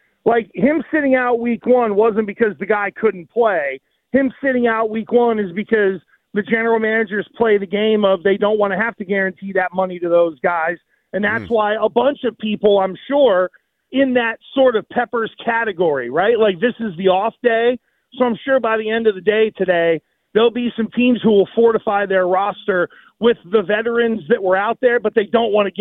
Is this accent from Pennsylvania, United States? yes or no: yes; Fairchance, Pennsylvania, United States; also born or lived in Brownsville / Carmichaels; Well, I was born in Brownsville, and then we moved to Carmichael's, and then we moved to Fairchance.